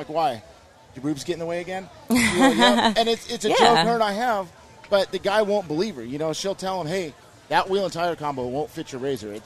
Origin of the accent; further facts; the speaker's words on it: Glamis, California, United States; It was just my way of life. Like, so my parents were into it. I was raised in Glamis.